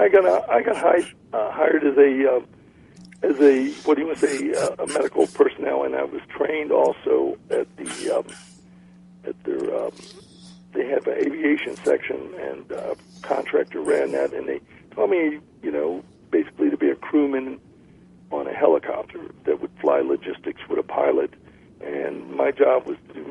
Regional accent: Washington, District of Columbia, United States; I'm Italian Welsh descent. I come from the Washington area, Washington D.C. area. I was raised there, and my family have a background in government service, civil service, and everything.

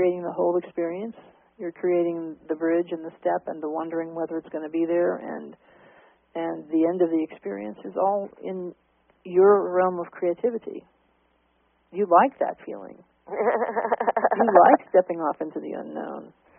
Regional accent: New Orleans, Louisiana, United States; Hey, I'm from New Orleans, honey.

